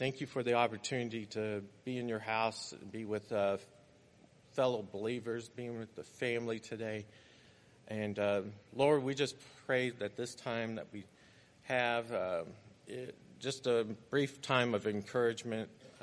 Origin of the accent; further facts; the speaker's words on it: Kentucky, United States; accent: Kentucky; I'm afraid my Kentucky accent will come out. I try to hide it, but sometimes it's hard, and especially when I get around family, I start like sounding like a hillbilly